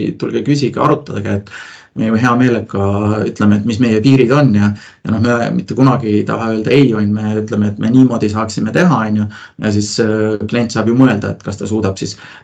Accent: Põlva, Põlva County, Estonia; ise olen ju Põlvast pärit

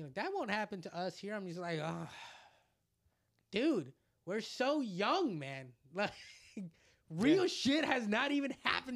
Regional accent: El Salvador; Because I speak Spanish. So I'll be able to read, understand, and I get that. I kind of get the culture because I'm from El Salvador.

